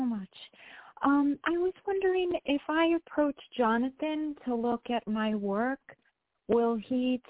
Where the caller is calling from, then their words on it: New York, United States; I'm also calling from New York.